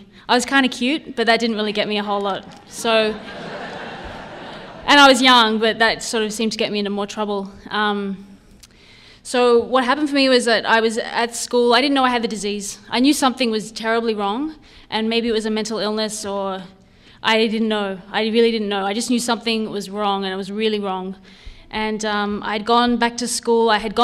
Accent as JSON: {"language": "English", "town": "Sydney", "region": "New South Wales", "country": "Australia", "tie": "born or raised there", "said": "I'm Australian and I grew up in Sydney, Australia."}